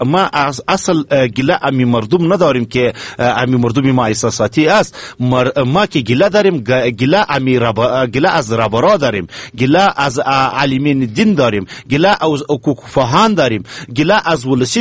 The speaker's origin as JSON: {"language": "Persian", "country": "Afghanistan", "said": "ما مسلمان هستیم، از افغانستان هستیم"}